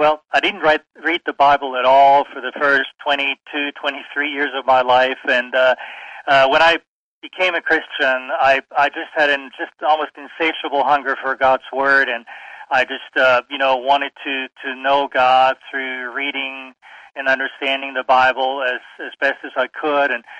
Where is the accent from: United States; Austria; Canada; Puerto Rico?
Austria; Vienna; I grew up in Europe, in Vienna, Austria, in a Roman Catholic family